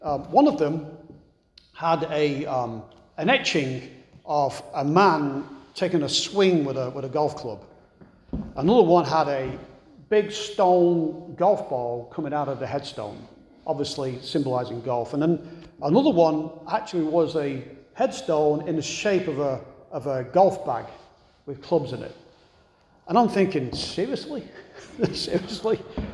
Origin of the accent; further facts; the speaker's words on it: England, United Kingdom; scripture reminded me of my trip back to England a couple of weeks ago, walking through the cemetery in my hometown